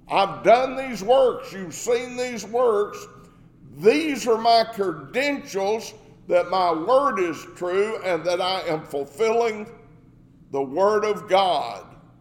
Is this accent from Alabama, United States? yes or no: no; Arkansas, United States; Where I grew up in Arkansas